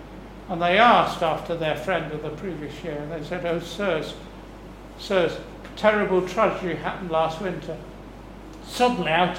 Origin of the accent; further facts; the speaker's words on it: Manchester, North West England, United Kingdom; I know Wales well, being born and brought up in Manchester.